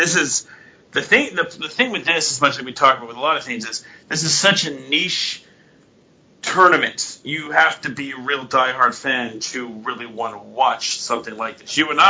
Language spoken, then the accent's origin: English; England, United Kingdom; Number one, being English, it's really cool to see it get on the map.